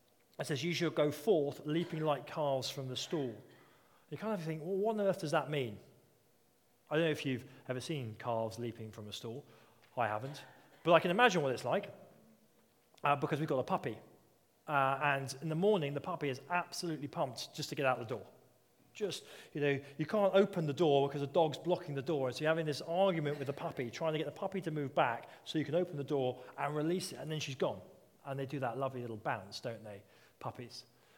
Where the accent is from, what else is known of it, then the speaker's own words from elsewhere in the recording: United Kingdom; Now, being very British, I've not seen a lot of you leap like calves.